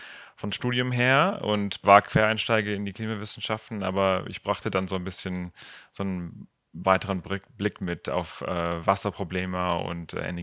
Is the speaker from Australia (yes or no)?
yes; Australia; German is a second language; moved away as an adult; now in Germany; Und ich bin in Australien aufgewachsen, aber bin nach Deutschland gezogen, um meine PhD in Erdsystemwissenschaften oder Klimawissenschaften zu schreiben. Ich bin jetzt seit 8 Jahren in Deutschland.